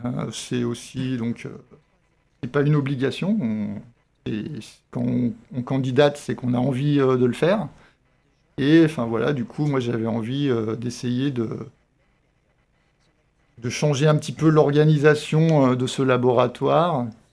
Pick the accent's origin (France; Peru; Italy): France; Auvergne-Rhône-Alpes; j'ai fait mes études en Haute-Savoie, puisque je suis originaire de Haute-Savoie. D'abord à Annecy